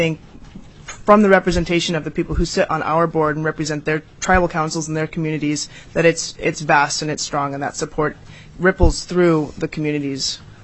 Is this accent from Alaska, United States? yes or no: yes; Alaska, United States; I grew up in Bristol Bay, and I call it my home to this day.